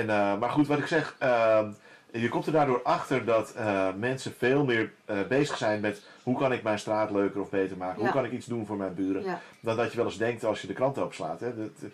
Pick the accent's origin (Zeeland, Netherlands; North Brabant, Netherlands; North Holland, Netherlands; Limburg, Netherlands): North Holland, Netherlands; Amsterdam; born there; In Amsterdam.